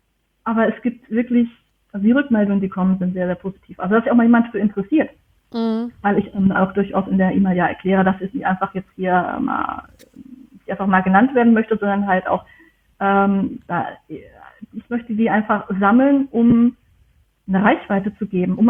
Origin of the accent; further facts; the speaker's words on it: Germany; ich komme aus Deutschland.